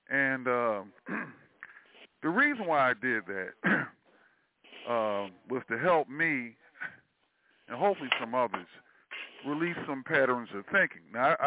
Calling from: Florida, United States; Yeah, L.A. Central Florida.

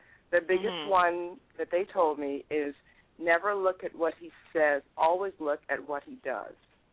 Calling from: Atlanta, Georgia, United States; calling in from Atlanta.

